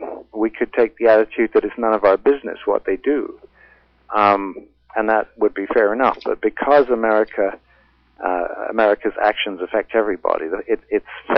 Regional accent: Canada; I'm speaking as a Canadian.

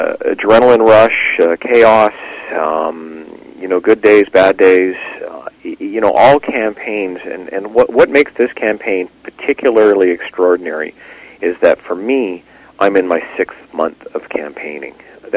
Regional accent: Vancouver, British Columbia, Canada; I've lived all over the city. I grew up in the Killarney area. I've lived in the West Side. I lived in Douglas Park, where I owned my first home, a townhome with my wife. We moved into Fraser, Fraser Street neighborhood

